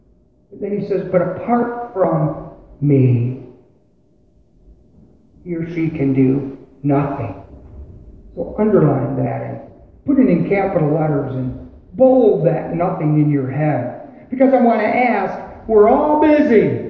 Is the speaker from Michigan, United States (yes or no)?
yes; Michigan, United States; accent: Michigan; My Michigan accent won't let my tongue curl that way.